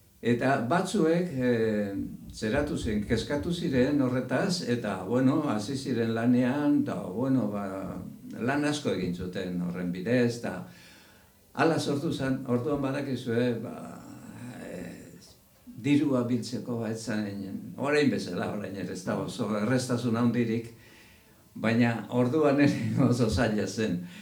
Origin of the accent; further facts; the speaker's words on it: Errenteria, Basque Country, Spain; born there; Bai, errenterikoa. Bai, errenterikoa.